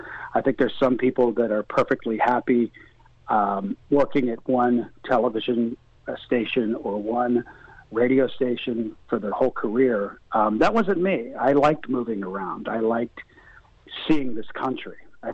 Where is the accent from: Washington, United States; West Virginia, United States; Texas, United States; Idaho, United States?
West Virginia, United States; New Martinsville; now in Los Angeles, United States; that I went to West Liberty, that I grew up in New Martinsville, West Virginia, and I understand the values of people that live in the Ohio Valley.